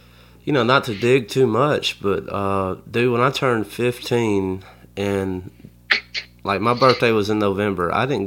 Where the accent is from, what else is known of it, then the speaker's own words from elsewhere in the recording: Kennedy, Alabama, United States; I'm from Kennedy, Alabama, and. Yeah. We have a gas station, a place to get your hair cut, and a post office. We don't even like legally have a mayor anymore.